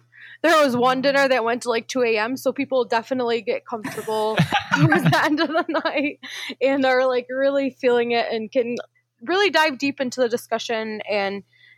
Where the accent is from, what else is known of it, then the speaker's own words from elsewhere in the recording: United States; As an American Muslim, someone who was born and raised here and is just as American as everyone else